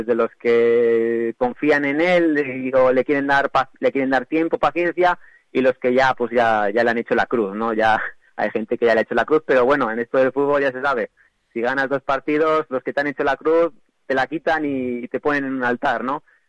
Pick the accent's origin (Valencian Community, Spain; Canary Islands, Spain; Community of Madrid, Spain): Valencian Community, Spain; Vinaròs; yo soy de Vinaroz y voy a ir igualmente, o sea, ya me programé las noches viejas para pasarla aquí en Vinaroz